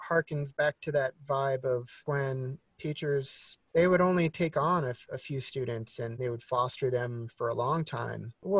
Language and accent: English; Las Vegas, Nevada, United States; I guess growing up in Vegas also, but I've heard everything, you know.